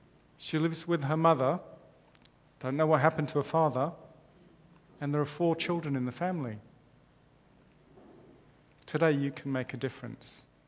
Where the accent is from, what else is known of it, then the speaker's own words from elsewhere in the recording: India; born there; I was born in India, and I saw women and children on rubbish piles with sticks poking through the rubbish.